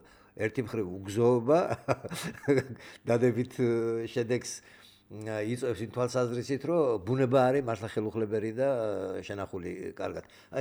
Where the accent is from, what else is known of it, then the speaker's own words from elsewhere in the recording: Imereti, Georgia; იმერელი ვარ, მაგრამ ჩემი სპეციალობიდან გამომდინარე, როგორც გეოლოგს მოვლილი მაქვს და ნაცხოვრები ვარ ყველა თითქმის ყველა საქართველოს ყველა კუთხეში